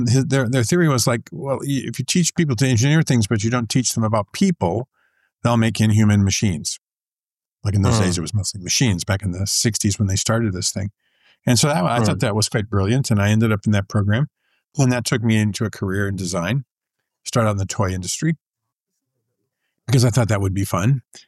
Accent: Boston, Massachusetts, United States; I grew up in the Boston area, right? Just right outside of Boston, Massachusetts. It's on the East Coast for your listeners.

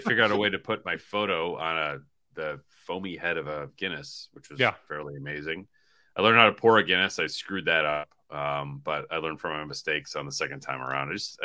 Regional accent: Michigan, United States; Michigan. And Michigan.

